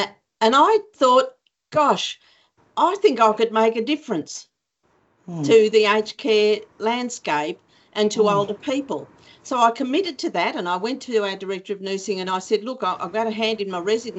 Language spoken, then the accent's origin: English; Newcastle, New South Wales, Australia; I was born at Hillcrest Hospital. In Merriweather. So Merriweather's a beachside suburb of Newcastle.